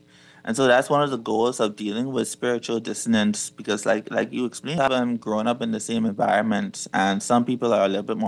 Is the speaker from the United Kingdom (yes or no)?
no; Grand Bahama, Bahamas; I'm from Grand Bahama.